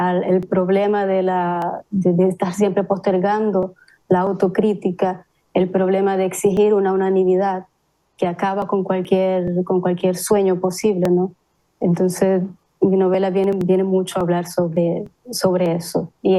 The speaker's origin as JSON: {"language": "Spanish", "town": "Maracaibo", "region": "Zulia", "country": "Venezuela", "accent": "Maracucho", "said": "yo soy de Maracaibo."}